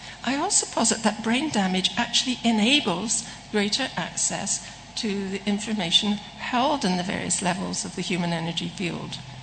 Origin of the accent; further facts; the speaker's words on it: Scotland, United Kingdom; I'm Scottish, so